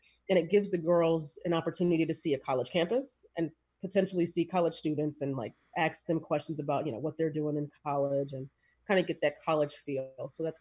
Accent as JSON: {"language": "English", "region": "Virginia", "country": "United States", "said": "So, I'm from Northern Virginia."}